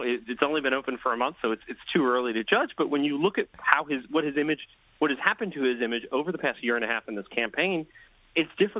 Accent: New York, United States; I grew up on Long Island in the 80s and 90s

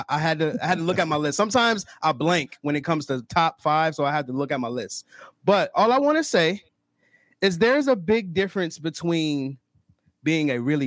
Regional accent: Rochester, New York, United States; I'm from Rochester, New York. I live in Rochester, New York.

